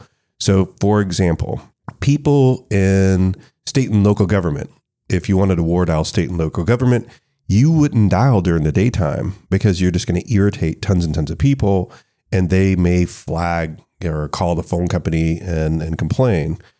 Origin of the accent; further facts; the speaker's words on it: Tallahassee, Florida, United States; So for instance, I grew up in Tallahassee, Florida.